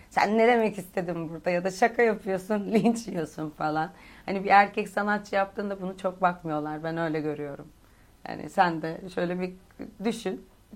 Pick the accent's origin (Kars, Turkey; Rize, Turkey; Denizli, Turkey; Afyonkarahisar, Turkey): Denizli, Turkey; also born or lived in Kayseri; ve 5 yaşına kadar Kayseri'deydim. Ondan sonra Denizli'ye taşındık. Yani artık bir taraf Kayseri, bir taraf Denizli gibi oldu. Daha çok Denizli'de büyüdüm, yani orada yaşıyoruz.